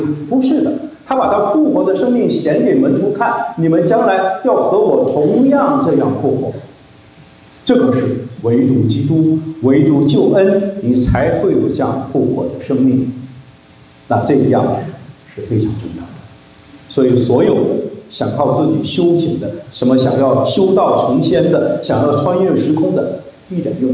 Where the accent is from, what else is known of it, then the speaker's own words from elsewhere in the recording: China; 那我一说鬼魂，我们中国人都知道了啊